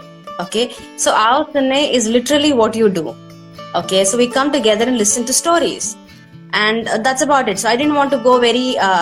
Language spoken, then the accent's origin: English; Bangalore, Karnataka, India; I am from Bangalore. I've studied in Jamia Millia Islamia.